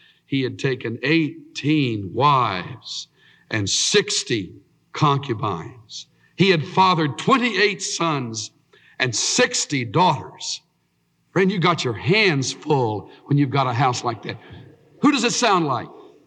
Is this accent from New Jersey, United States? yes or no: no; Houston, Texas, United States; I was raised down in Houston near Galveston.